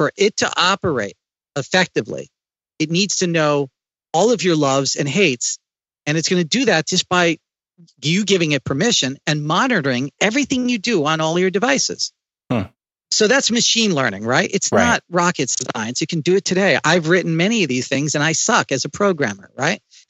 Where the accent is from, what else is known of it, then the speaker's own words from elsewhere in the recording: Pennsylvania, United States; I grew up in Eastern Pennsylvania, you know, horse and buggy people and stuff.